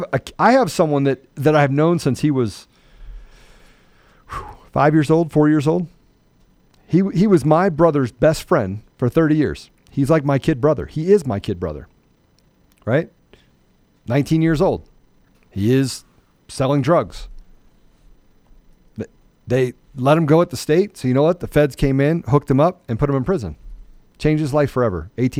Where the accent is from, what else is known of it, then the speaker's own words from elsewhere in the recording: Washington, District of Columbia, United States; I mean, I grew up in the Washington, D.C. area.